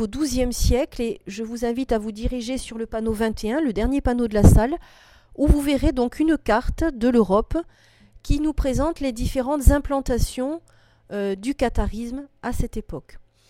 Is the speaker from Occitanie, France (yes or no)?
yes; Occitanie, France; ça se passe très mal dans certaines régions comme chez nous en Occitanie